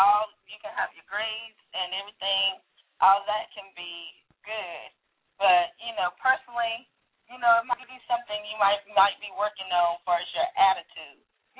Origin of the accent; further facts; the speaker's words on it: Seneca, South Carolina, United States; I was born and raised in Seneca, South Carolina. It's a small town in South Carolina near Clemson, and near Clemson University, actually, as well.